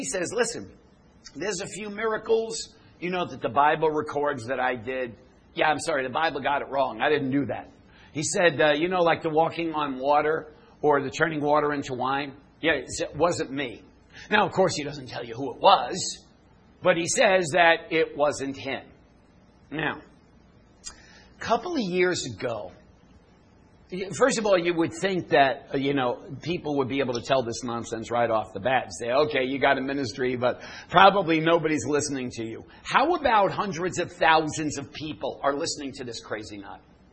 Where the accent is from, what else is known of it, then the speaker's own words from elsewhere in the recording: New York, United States; I worked in news. I'm from New York.